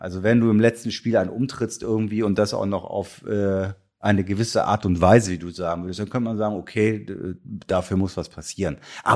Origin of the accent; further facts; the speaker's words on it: Kiel, Schleswig-Holstein, Germany; Für mich war es als gebürtiger Kieler